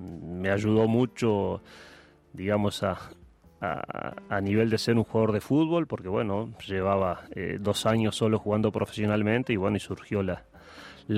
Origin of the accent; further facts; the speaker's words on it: Rivera, Uruguay; soy nacido en Rivera y, bueno, hice baby fútbol y, bueno, juveniles y mayores